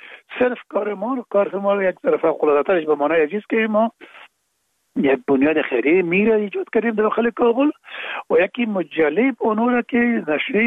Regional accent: Afghanistan; وقتی که ما میگیم افغان هستیم،

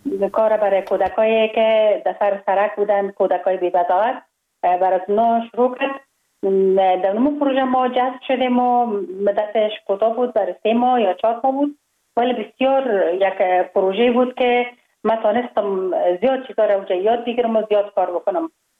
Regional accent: Kabul, Afghanistan; من خوشبختانه در یک خانواده روشن فکر به دنیا آمدم، در شهر کابل در محله کوته سنگی تولد شدم.

